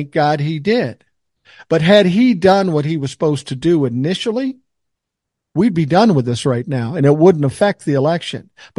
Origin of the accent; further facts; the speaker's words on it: Minnesota, United States; Al Franken was a good senator. He was a good candidate. He's from my home state of Minnesota.